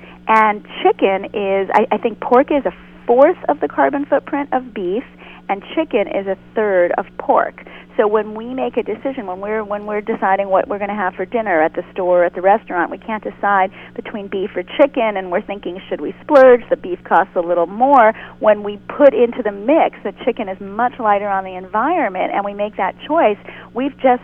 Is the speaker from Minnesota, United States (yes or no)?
no; New York City, New York, United States; Well, I was born in Brooklyn.